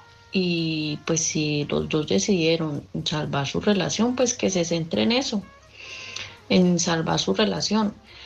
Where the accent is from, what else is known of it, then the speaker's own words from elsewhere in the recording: Colombia; now in Madrid, Spain; Nosotros somos colombianos. Hace aproximadamente 6 años nos vinimos para acá, para Madrid, con nuestros 2 hijos.